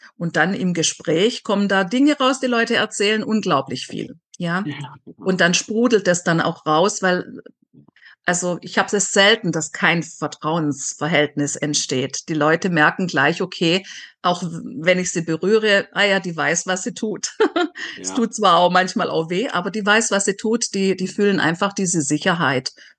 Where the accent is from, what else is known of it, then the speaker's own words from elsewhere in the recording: Baden-Württemberg, Germany; wieder Richtung Schwarzwald. Da ist ja schon lustig, ne? Da, wo ich aufgewachsen bin, so in diese Richtung ziehen.